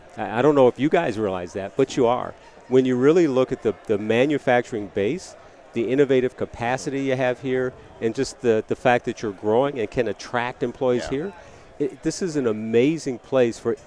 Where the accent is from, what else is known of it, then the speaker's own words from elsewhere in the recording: Cleveland, Ohio, United States; also born or lived in Baton Rouge; now in Pittsburgh, United States; So I'm actually from Cleveland, Ohio. I relocated to Pittsburgh from Baton Rouge, Louisiana.